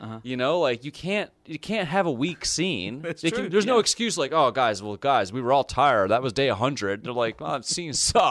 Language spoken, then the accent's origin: English; Canada; Well, I'm a fan of Canadians. As a Canadian, I'm a fan of Canadians.